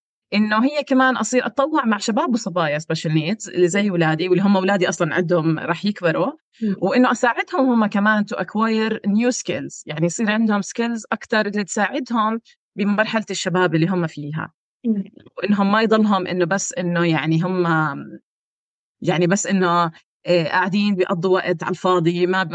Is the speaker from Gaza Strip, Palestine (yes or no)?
yes; Gaza, Gaza Strip, Palestine; احنا جايين من غزه يعني